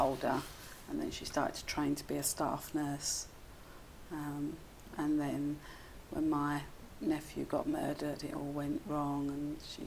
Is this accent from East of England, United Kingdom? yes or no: yes; Orsett, East of England, United Kingdom; born there; my date of birth is the 20th of September 1961 and I was born at Orsett in Grays in Essex.